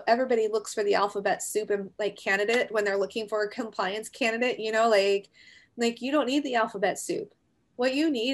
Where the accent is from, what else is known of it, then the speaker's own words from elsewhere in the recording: Virginia, United States; cause I'm from Virginia originally, right? So I grew up there in the mountains there. So you know, we call it Appalachia, not Appalachia, like the rest of the world.